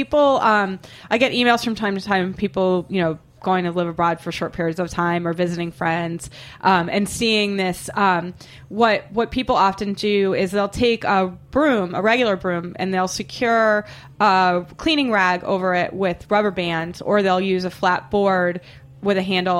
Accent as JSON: {"language": "English", "town": "Boston", "region": "Massachusetts", "country": "United States", "said": "because I'm from Boston and I have the mind of a 13-year-old boy. And it sounds to me like how we would say boner in Boston."}